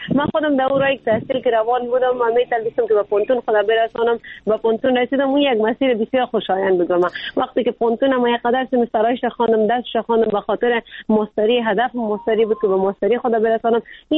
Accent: Afghanistan; ما خود ما افغان هستیم

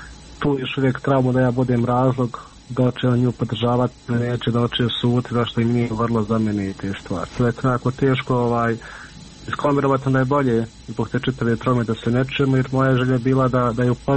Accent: Miljevina, Republika Srpska, Bosnia & Herzegovina; mi smo svi gore iz Miljevine

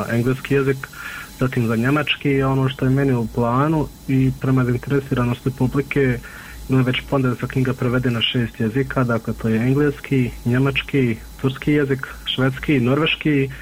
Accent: Miljevina, Republika Srpska, Bosnia & Herzegovina; mi smo svi gore iz Miljevine

